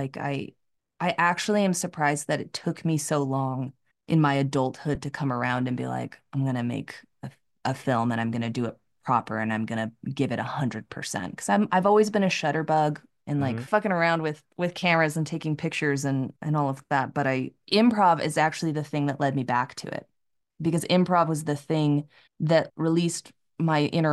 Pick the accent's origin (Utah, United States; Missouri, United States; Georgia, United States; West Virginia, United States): Utah, United States; Orem; moved away as an adult; also born or lived in San Francisco / Los Angeles; now in Denver, United States; So I went to Southern Utah University, which was like 3 hours from where I grew up in Orem.